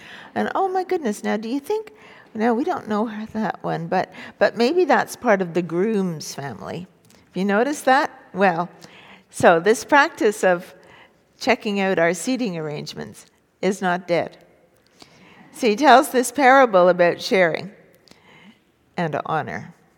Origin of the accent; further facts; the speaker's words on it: Montreal, Quebec, Canada; When I was a child, growing up in Montreal, I had a very small family.